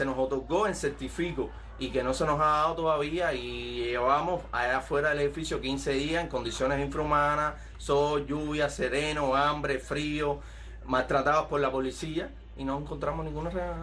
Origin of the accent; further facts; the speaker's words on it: Cuba; como ciudadanos cubanos